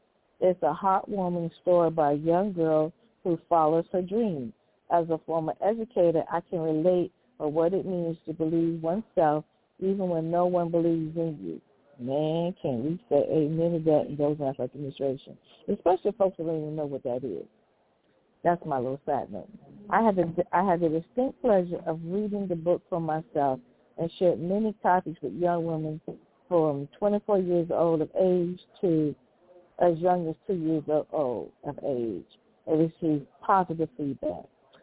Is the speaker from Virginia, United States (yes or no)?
yes; Virginia, United States; And I am from Virginia. I am from Sussex County, where I think the first peanut in the United States was planted or something like that.